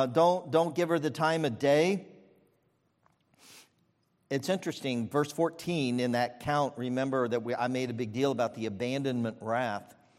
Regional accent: Ohio, United States; I'm from Ohio. You know, we don't do that.

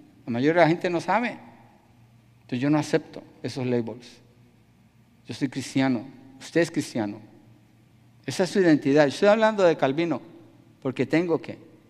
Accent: Colombia; En mi país, en Colombia

